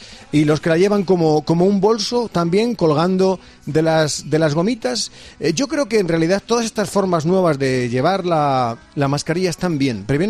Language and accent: Spanish; Spain; como buenos españoles siempre hemos rebautizado todo.